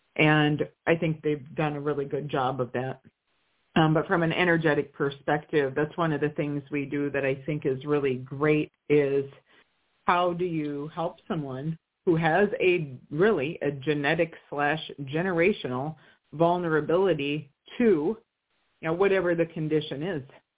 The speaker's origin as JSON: {"language": "English", "region": "Midwest", "country": "United States", "tie": "born or raised there", "said": "And I was raised in the Midwest too, just like you."}